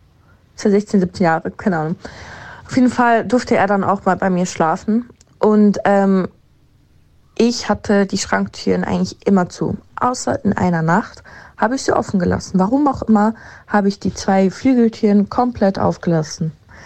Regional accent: Switzerland; ich komme aus der Schweiz. Und ich bin in einem Haus aufgewachsen

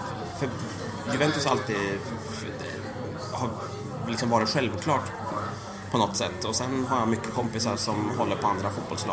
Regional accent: Sweden; Jag är förfärligt svensk.

